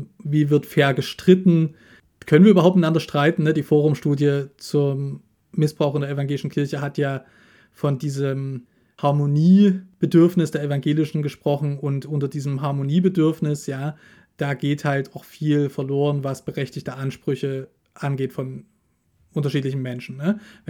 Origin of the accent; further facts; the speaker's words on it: Dresden, Saxony, Germany; zu Gast in Dresden, meiner alten Heimatstadt